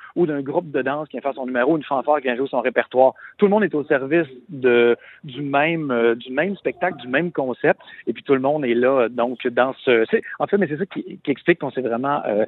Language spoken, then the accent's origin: French; Quebec, Canada; on a plutôt questionné notre rapport en tant que Québécois à ces éléments-là.